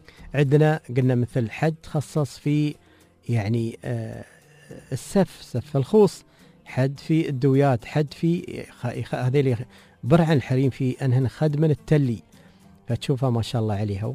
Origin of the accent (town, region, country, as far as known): United Arab Emirates